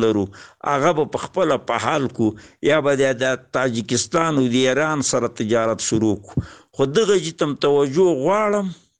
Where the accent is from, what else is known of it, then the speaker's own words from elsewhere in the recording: Paktia, Afghanistan; د پکتیا د ولایت یو کامی سپینګیری